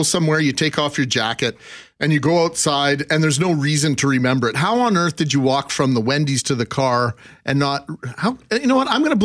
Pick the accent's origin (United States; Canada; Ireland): Canada; Thompson, Manitoba; I had one of the best neighbors you could ask for growing up in Thompson, Manitoba.